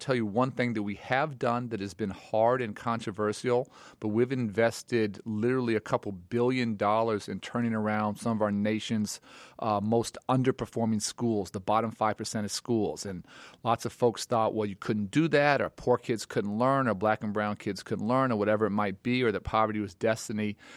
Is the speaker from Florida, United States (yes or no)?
no; Chicago, Illinois, United States; whether it's, you know, Philly or, you know, my hometown of Chicago